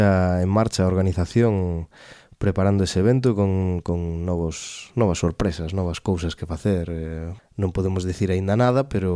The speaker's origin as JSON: {"language": "Galician", "region": "Galicia", "country": "Spain", "said": "É o noso sino como galegos, resurdir constantemente."}